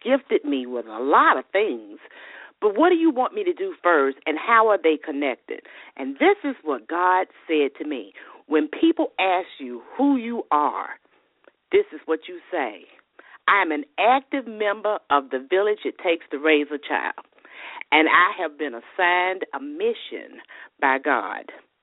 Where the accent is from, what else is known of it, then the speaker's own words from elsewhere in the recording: Birmingham, Alabama, United States; Well, I am originally from Alabama, Birmingham in particular. And I grew up in a relatively small family with my mom and dad and my sisters.